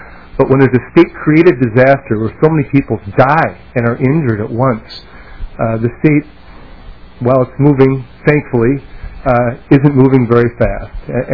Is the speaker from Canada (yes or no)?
no; Minnesota, United States; And as a Minnesotan, I want closure too for the state of Minnesota.